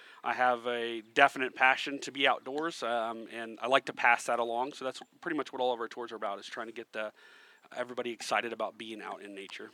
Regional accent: Kansas, United States; now in Florida, United States; Growing up in Kansas, I moved down here for an internship to finish my degree in recreation

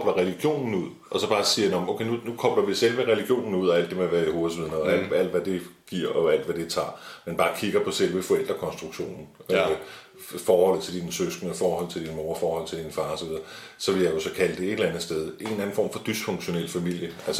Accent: Capital Region of Denmark, Denmark; born there; jeg er født og opvokset i Jehovas vidner. Min familie boede på Bornholm, da jeg blev født.

